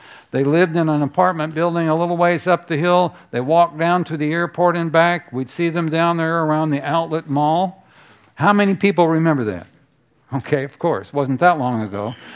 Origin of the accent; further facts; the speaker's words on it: Texas, United States; now in Oregon, United States; so Valerie's from Nebraska and I'm from Texas, and when we're here in Oregon